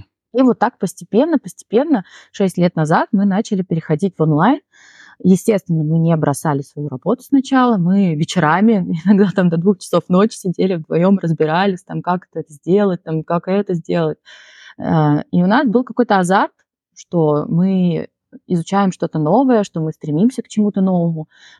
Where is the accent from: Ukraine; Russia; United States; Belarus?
Russia; Siberia; в силу своих обстоятельств, я из Сибири. Ну, из Сибири было, в принципе, сложно куда-то летать, особенно в сторону Европы